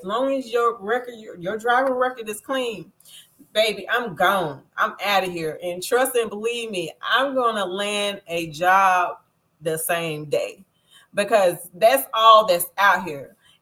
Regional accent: California, United States; now in Texas, United States; I'm from California, but I live in Texas.

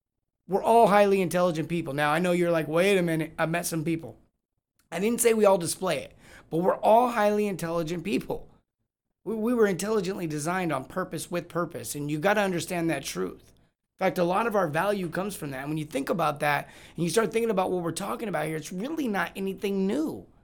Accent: California, United States; I grew up in California. So I was kind of pumped up. I was like, I'm going to get a chance to go back to where I grew up

